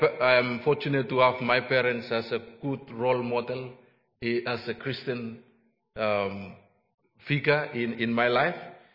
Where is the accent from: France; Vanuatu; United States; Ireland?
Vanuatu; I'm from Vanuatu.